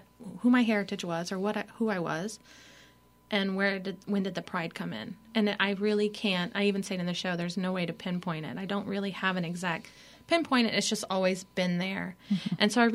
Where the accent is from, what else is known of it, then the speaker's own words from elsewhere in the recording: Louisiana, United States; also born or lived in Colorado; and then we moved back to Louisiana. So at a very young age, I had a very strong sense of my identity as a Cajun.